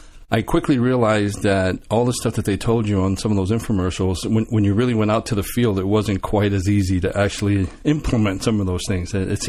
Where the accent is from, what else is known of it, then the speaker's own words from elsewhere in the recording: Cuba; now in United States; we came from Cuba. So I wasn't actually born here. My father decided to move us up to Massachusetts and stuff. And we started out living in subsidized housing.